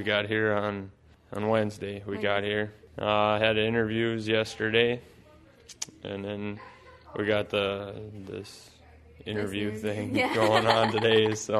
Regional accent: Litchfield, Minnesota, United States; Okay, well … from Litchfield, Minnesota. It's central Minnesota.

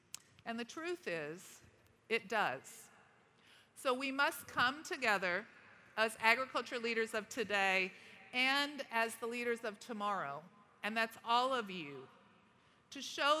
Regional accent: California, United States; I never got to experience a snow day growing up in Northern California.

